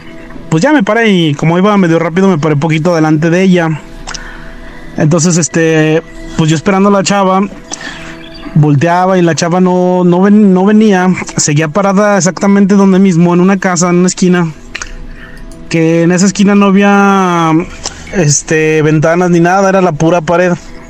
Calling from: Aguascalientes, Mexico; yo soy taxista y soy de Aguascalientes.

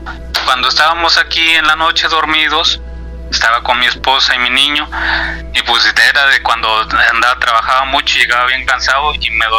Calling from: Ciudad Mante, Tamaulipas, Mexico; soy de Ciudad Mante, Tamaulipas.

